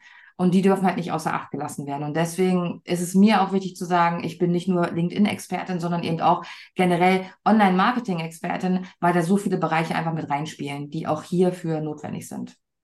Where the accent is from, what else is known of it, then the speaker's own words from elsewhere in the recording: United States; now in Hannover, Germany; Ich sitze in Hannover, also in Deutschland, die meiste Zeit über. Ich bin allerdings Kanadierin und in den USA aufgewachsen.